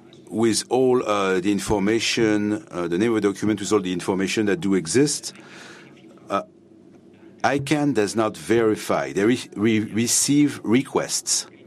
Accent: Tunisia; I am from, I'm a lawyer from Tunisia

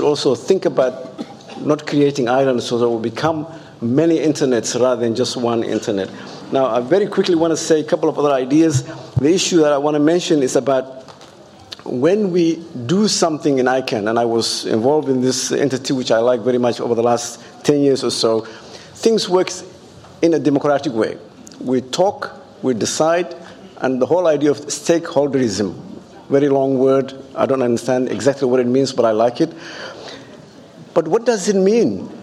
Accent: Sydney, New South Wales, Australia; moved away as an adult; also born or lived in Melbourne; now in Mogadishu, Somalia; I grew up in Sydney and Melbourne, Australia

